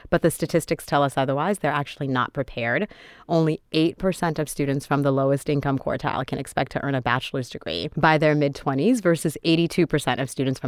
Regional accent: Boston, Massachusetts, United States; also born or lived in Port-au-Prince, Haiti; I was born in Port-au-Prince, Haiti. I grew up in inner city Boston. My parents did not have a college degree

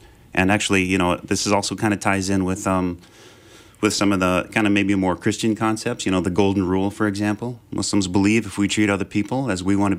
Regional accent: Chaska, Minnesota, United States; I come from Chaska, so our backyard is a wildlife refuge.

